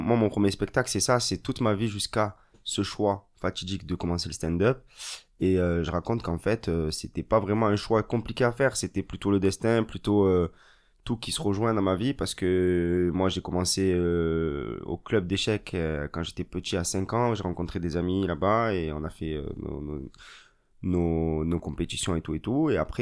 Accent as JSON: {"language": "French", "town": "Marseille", "region": "Provence-Alpes-Côte d'Azur", "country": "France", "tie": "born or raised there", "lives_now": "Paris, France", "said": "Voilà, je suis marseillais. J'ai fait mes études, tout mon cursus scolaire dans le 6e. Et après, je suis monté à Paris pour mon école d'ingénieur."}